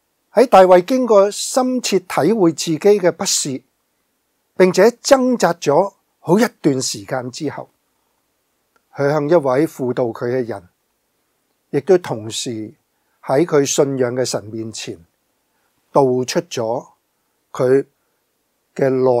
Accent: China; 我们中国人有一句的说话，子不教，父之过。

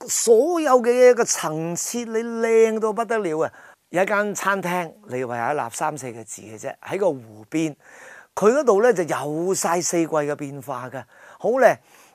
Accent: Hong Kong; moved away as an adult; now in Canada; 身為一個香港人，去到外國，去到加拿大邊啲地方咧

